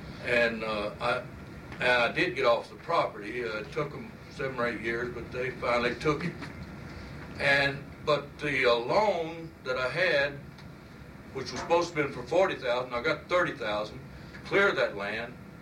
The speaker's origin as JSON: {"language": "English", "town": "Fairbanks", "region": "Alaska", "country": "United States", "said": "I'm from Fairbanks. This is my mailing address."}